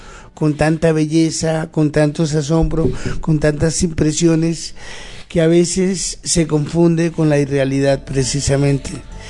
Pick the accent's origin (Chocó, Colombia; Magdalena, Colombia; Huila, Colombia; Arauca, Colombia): Magdalena, Colombia; Ciénaga; Costa Verde realmente existe. Es una orilla del mar de Ciénaga, en donde cuando yo era niño había un balneario.